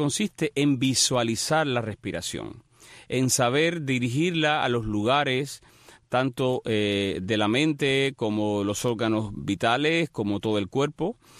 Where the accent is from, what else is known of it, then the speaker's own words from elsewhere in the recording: Cuba; moved away; Yo me fui de Cuba en el 93 y, me he dedicado a viajar el mundo todo lo que he podido. Y no te puedo decir exactamente dónde vivo. Vivo en cualquier parte.